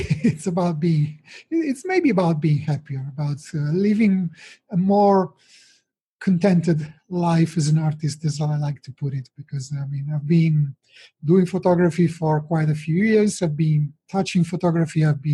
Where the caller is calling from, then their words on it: Lombardy, Italy; I'm calling from home. I'm near Milan in Italy.